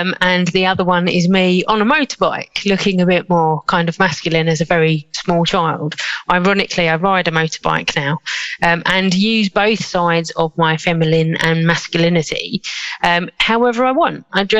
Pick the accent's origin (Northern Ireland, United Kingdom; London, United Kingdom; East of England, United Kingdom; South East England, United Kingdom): East of England, United Kingdom; Southend-on-Sea; I grew up in Southend, I was born in Southend.